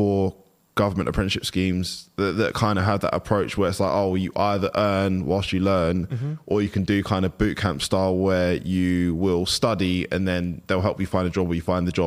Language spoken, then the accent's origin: English; Nigeria; I'm Nigerian, as you can tell by my name.